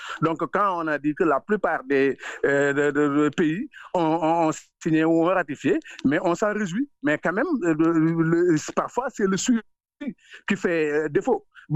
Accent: Bargny, Dakar, Senegal; moi qui vous parle, je viens du Sénégal, à Bargny

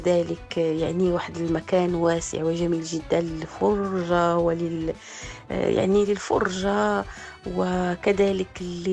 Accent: Morocco; اللي كنفتخروا به كمغاربة

